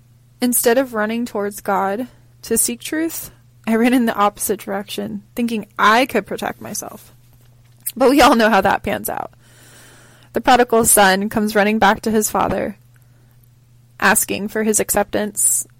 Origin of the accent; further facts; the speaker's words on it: Rancho Cucamonga, California, United States; I grew up in Southern California, Rancho Cucamonga. And if you're questioning if that's a real place, yes, yes it is. It's about 37 miles east of Los Angeles and 3 hours from San Diego.